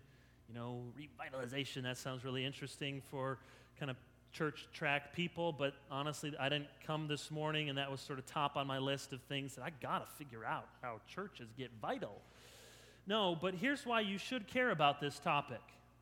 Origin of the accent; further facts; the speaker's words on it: Chicago, Illinois, United States; born there; as I was born in Chicago, I've been my whole life a White Sox fan